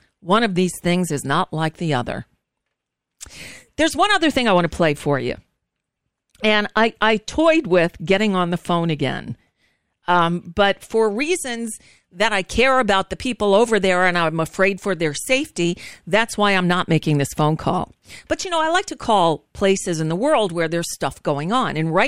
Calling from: United States; I'm calling from the United States.

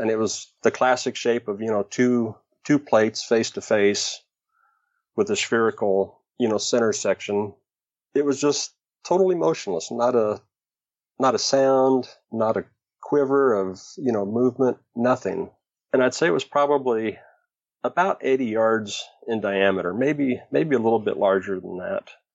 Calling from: Oregon, United States; Yes, I'm calling from Oregon.

